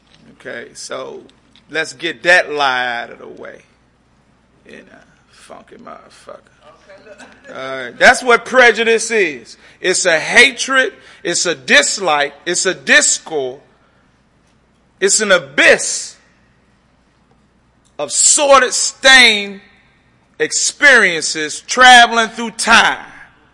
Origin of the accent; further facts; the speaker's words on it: New Jersey, United States; born there; I really didn't have a problem in my early years, because I was born in Jersey.